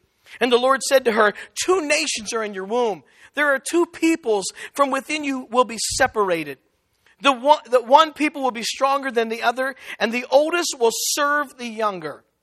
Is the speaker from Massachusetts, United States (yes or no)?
no; Washington, Pennsylvania, United States; They owned a shop on the campus of Washington Jefferson, one of the greatest doctor schools, lawyer schools in the country, Little Washington, PA, below Pittsburgh.